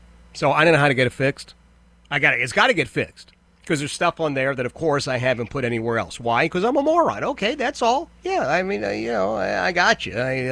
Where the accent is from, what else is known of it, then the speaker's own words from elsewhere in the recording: United States; Mr. Katz, as an American, I give full support to the president